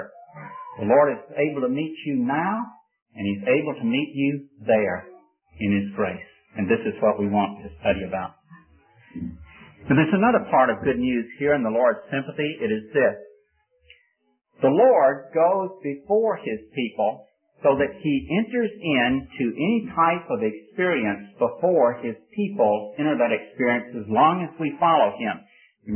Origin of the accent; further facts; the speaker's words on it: Memphis, Tennessee, United States; I was right down visiting in the part of the country where I was raised in Memphis, Tennessee.